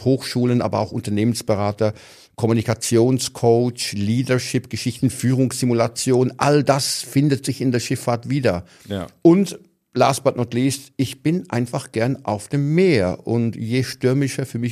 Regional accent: Lucerne, Switzerland; Dann war ich mal ganz profan in meiner Heimatstadt Luzern.

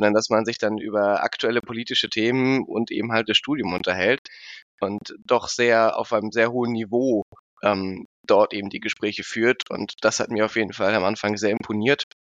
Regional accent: Berlin, Germany; ich bin gebürtiger Berliner, ich bin da geboren und aufgewachsen und habe mein Abitur tatsächlich in einer nahegelegenen Schule von ADH absolviert.

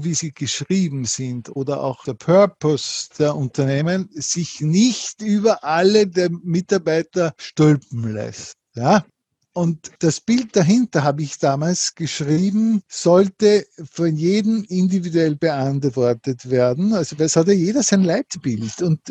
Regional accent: Linz, Upper Austria, Austria; ich komme aus Linz, in Oberösterreich

